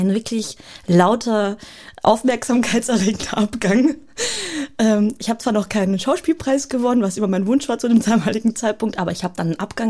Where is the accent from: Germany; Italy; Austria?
Austria; Vienna; born there; Ich bin in Wien geboren, Zentralfriedhof.